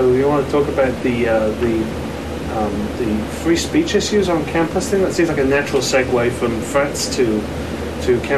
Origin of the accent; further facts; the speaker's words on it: United Kingdom; one of the downsides of growing up in Britain is that you get very used to the notion that beer comes in units of pints.